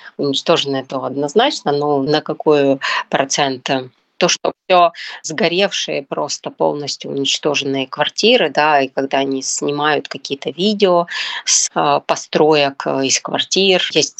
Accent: Kostiantynivka, Donetsk Oblast, Ukraine; born there; also born or lived in Bakhmut; Я жила в Бахмуте с 2003 года, я не коренная бахмутчанка. Я родилась в Константиновке, это город недалеко, за 30 километров от Бахмута. И после обучения приехала туда работать

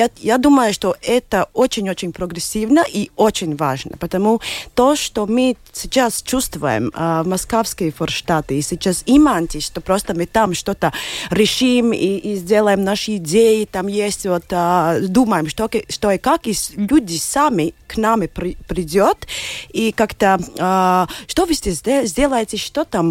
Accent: Riga, Latvia; Russian is a second language; Ну, я из Риги, я сама здесь жила всю мою жизнь, и я уже здесь работаю больше, чем 10 лет.

